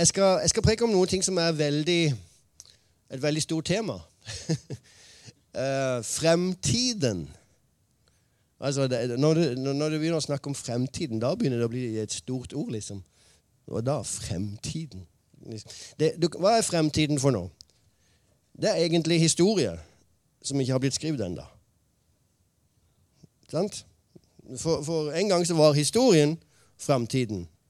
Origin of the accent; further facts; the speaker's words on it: Mandal, Agder, Norway; Så jeg kommer fra nære. Lenger sør. Sør. Mandal.